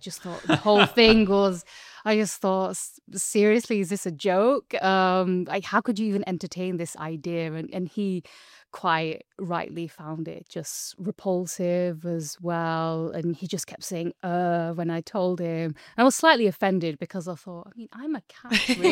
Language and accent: English; Azad Kashmir, Pakistan; And so we're from Pakistan administered Kashmir.